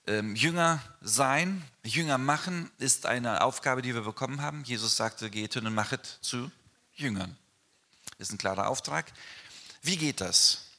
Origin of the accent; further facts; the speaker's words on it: Neuwied, Rhineland-Palatinate, Germany; moved away as an adult; now in Brazil; Wir kommen eigentlich aus dem Rheinland. Ich bin in Neuwied geboren, bin 20 Jahre hier in Deutschland aufgewachsen und dann mit 20 nach Brasilien gegangen.